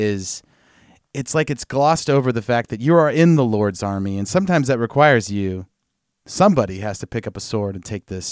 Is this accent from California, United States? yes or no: yes; Sacramento, California, United States; I grew up in Sacramento. Luke grew up in Chico. We grew up in Northern California.